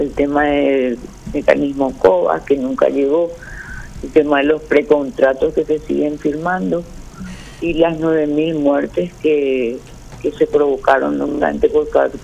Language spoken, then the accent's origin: Spanish; Paraguay; como ciudadana paraguaya